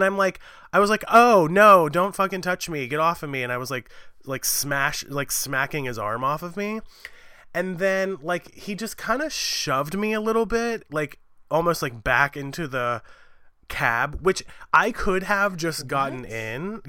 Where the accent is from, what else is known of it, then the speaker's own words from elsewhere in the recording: Maryland, United States; now in New York, United States; oh, you know, I'm from Western Maryland. I don't have New York sensibilities.